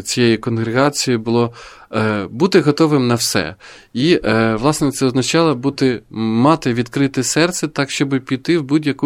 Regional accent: Verona, Veneto, Italy; і народилася вона в Вероні, моєму рідному місті

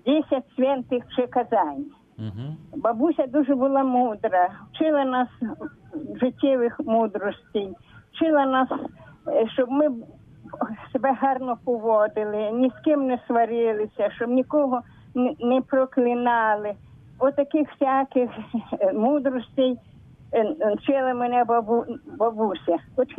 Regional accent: Khmelnytskyi Oblast, Ukraine; now in Zhytomyr Oblast, Ukraine; А сама я родом із Кам'янець-Подільського району.

